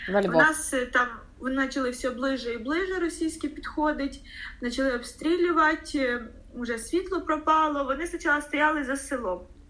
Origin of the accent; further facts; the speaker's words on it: Khreshchenivka, Kherson Oblast, Ukraine; я родом з Херсонської області, Береславський район, село Хрещенівка.